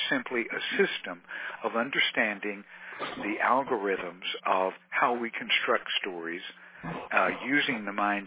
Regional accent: Texas, United States; accent: Texan; first language Texan; English is my second language. Texan is my first, as you might have guessed.

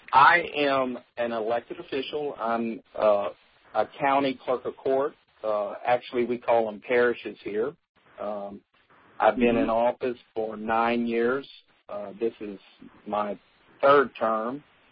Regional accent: Lake Charles, Louisiana, United States; I'm from Lake Charles, Louisiana.

